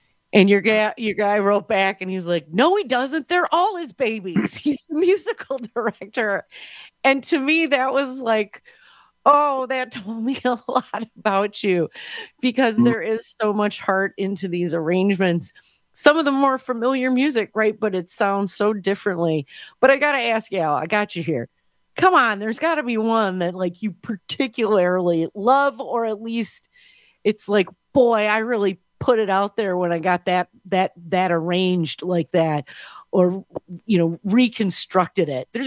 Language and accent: English; Milwaukee, Wisconsin, United States; now in New York, United States; I'm born and raised in Milwaukee, but I ended up having the opportunity to move to New York for work.